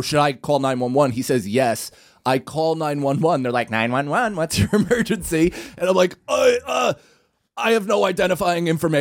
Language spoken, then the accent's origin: English; Rockland County, New York, United States; and we're from Rockland, so I think you've probably had friends that have died in car accidents, right?